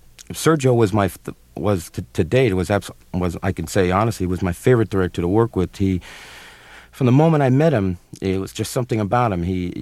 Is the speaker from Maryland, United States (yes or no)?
no; Brooklyn, New York, United States; where I grew up in Brooklyn